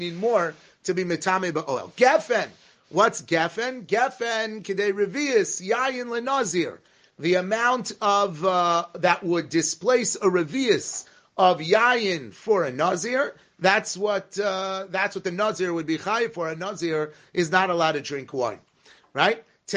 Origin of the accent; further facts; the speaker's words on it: Beverly Hills, California, United States; In the shul I grew up in Beverly Hills, the Rav was a Kohen, sort of.